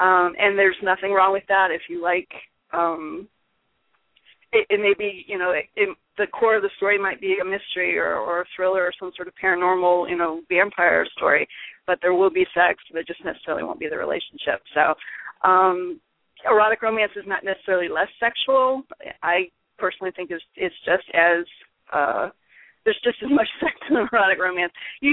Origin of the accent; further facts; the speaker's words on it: Florida, United States; now in Norfolk, United States; I'm in Southeast Virginia, Norfolk, and I'm from South Florida, so I know about hot summers